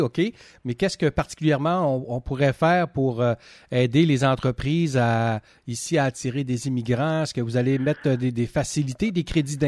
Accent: Quebec, Canada; chez nous, en Gaspésie

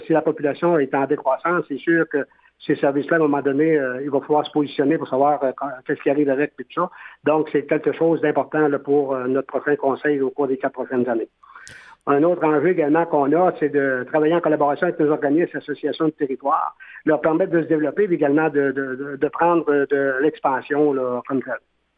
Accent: Grande-Vallée, Quebec, Canada; Oui, moi, je suis originaire de Grande-Vallée.

